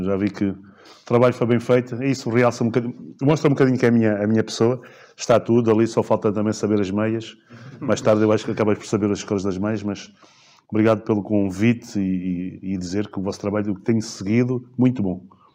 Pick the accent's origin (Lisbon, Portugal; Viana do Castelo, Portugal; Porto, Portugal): Lisbon, Portugal; Carcavelos; eu sou do Eiras e a minha vida foi sempre Carcavelos, amigos ali em Carcavelos, muitos torneios